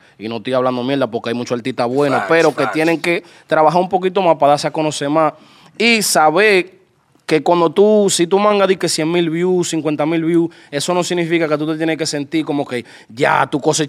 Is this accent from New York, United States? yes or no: yes; New York, United States; born there; No, yo nací en Harlem.